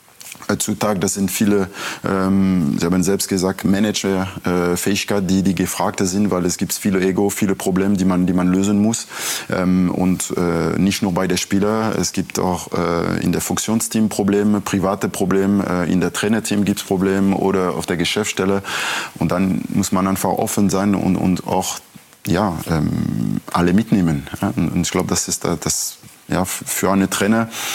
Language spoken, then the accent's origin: German; Strasbourg, Grand Est, France; Racing Straßburg, das ist meine Heimatverein, das ist meine Stadt, wo ich aufgewachsen bin